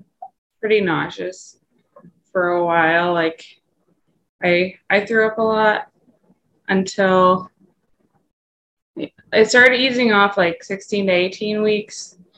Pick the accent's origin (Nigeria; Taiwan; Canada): Canada; moved away as an adult; now in Wisconsin, United States; I am originally from Canada, but I currently live in Wisconsin.